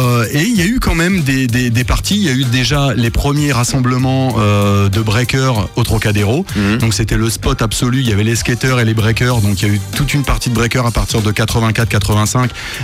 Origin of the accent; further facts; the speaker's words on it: Paris, Île-de-France, France; Je parle parce que je suis parisien.